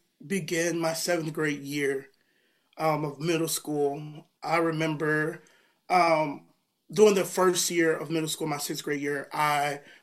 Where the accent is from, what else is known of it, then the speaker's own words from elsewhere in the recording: Oak Park, Illinois, United States; Man, I am originally from Oak Park, Illinois. That is where I was born. I was raised on the southwest side. and then I moved over to Oak Park, Illinois. That's where I was raised. I went to school there.